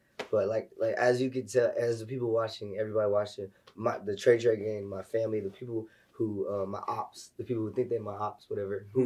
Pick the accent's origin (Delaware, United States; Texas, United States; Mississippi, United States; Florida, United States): Delaware, United States; Dover; born there; My parents met on the Air Force base. I was born on the Air Force base.